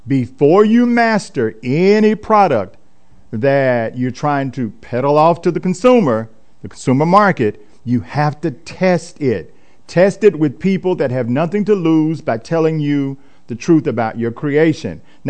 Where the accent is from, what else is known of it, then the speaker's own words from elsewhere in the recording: Kentucky, United States; moved away as an adult; now in Atlanta, United States; I'm originally from Kentucky, moved to Atlanta in the early 1990s to pursue a master's in divinity degree at ITC, Interdenominational Theological Center, Morehouse School of Religion.